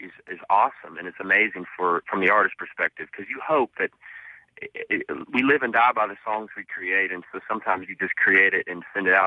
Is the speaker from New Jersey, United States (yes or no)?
no; Texas, United States; yeah, we do wear boots, and we're from Texas, and we grew up on all. I grew up singing … songs at Opry's in Texas